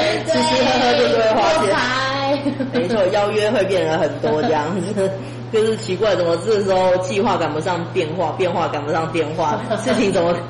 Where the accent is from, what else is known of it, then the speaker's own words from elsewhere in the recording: China; 其实我们中国人都常在讲中庸